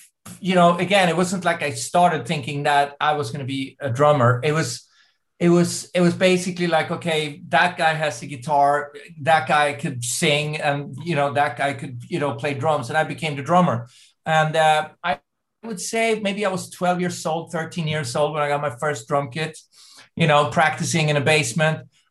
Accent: Sweden; And I kind of grew up like middle class, you know, divorced parents.

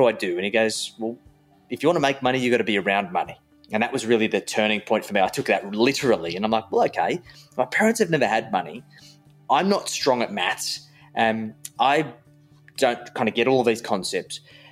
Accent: Wollongong, New South Wales, Australia; also born or lived in Sydney; So I was born in Wollongong, grew up in the Gong, And I moved around a little bit. My parents separated when I was very young, so I was always traveling between Wollongong and Sydney.

